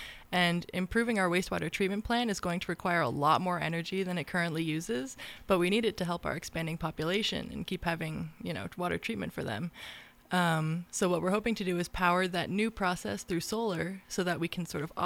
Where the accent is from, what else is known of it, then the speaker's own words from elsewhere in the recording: California, United States; In California also, yeah.